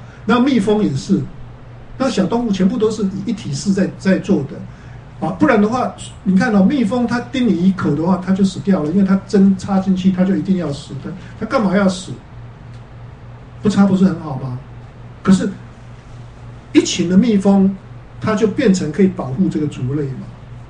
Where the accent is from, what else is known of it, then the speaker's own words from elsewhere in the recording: China; 我们中国人不是有一句话吗？